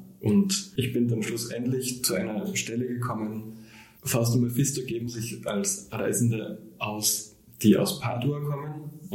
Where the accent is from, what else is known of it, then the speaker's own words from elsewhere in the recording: Burgenland, Austria; moved away as an adult; also born or lived in Vienna; now in Leipzig, Germany; Ich bin aufgewachsen ganz im Osten von Österreich im Burgenland. Habe dann in Wien studiert, Sprache und Literatur studiert und Bin jetzt in meinem letzten Semester am Literaturinstitut in Leipzig